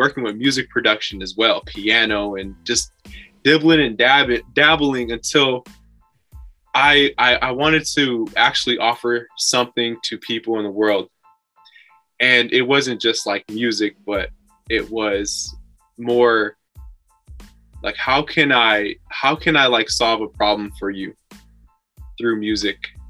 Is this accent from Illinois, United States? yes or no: yes; Chicago, Illinois, United States; well, I'm from Chicago, so that's the home of so many great DJs. It's the home of house music as well.